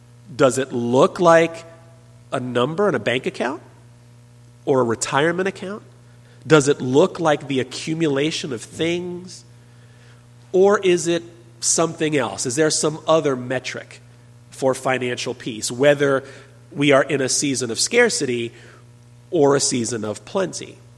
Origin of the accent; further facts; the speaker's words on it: New York City, New York, United States; now in Providence, United States; I am new to the Providence community. I'm from New York City. My wife, Noni, and I are here in Providence just a little over a year.